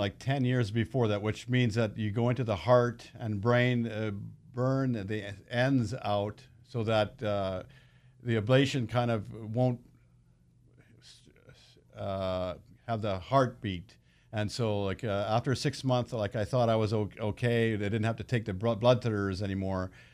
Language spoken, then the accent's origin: English; Canada; I grew up in Canada where it was cold out, minus 20 below, January and February.